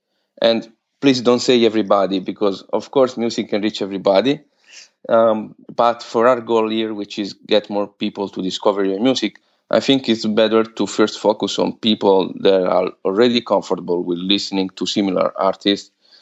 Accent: Los Angeles, California, United States; and I'm from Los Angeles, and I really admire Peter Bernstein and Kurt Rosenwinkel.

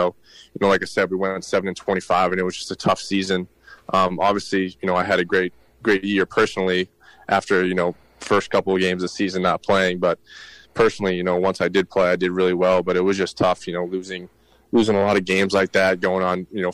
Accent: Massachusetts, United States; I grew up in Massachusetts, went to Central Catholic High School in Lawrence, Mass.

